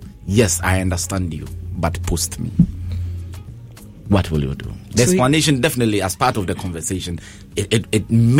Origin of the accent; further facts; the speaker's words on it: Ghana; Issues that, as a Ghanaian and as a human being, I think I can also help address.